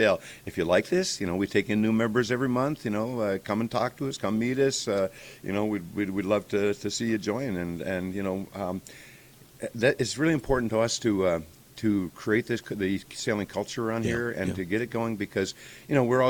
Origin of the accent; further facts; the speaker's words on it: Kingston, Ontario, Canada; I grew up in Kingston, Ontario, which was the sailing capital of Canada.